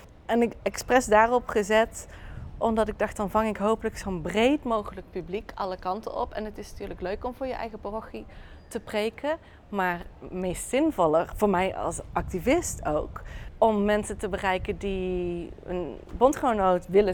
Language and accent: Dutch; North Brabant, Netherlands; ook voor mij als Brabander is het heel speciaal om te zien dat alles water is. Ik kom toch echt van een landklimaat.